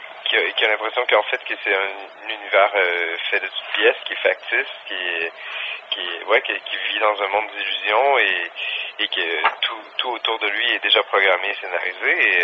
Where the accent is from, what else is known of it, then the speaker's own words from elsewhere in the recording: Chicoutimi, Quebec, Canada; moved away as an adult; also born or lived in Jonquière / Montreal; now in Paris, France; Oui, aujourd'hui ça s'appelle Saguenay je crois, je suis né à Jonquière, j'ai grandi à Chicoutimi. Ensuite Québec, okay. Et après Montréal, et maintenant j'habite Paris.